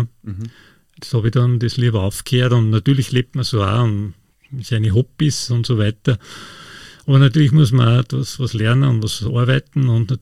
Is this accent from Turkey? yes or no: no; Lower Austria, Austria; wo ich aufgewachsen bin, das ist in einem idyllischen Bauerndorf, kann man sagen, in Niederösterreich, im Ostviertel. Ja, da waren viele Kinder, drei Brüder und auch Nachbarkinder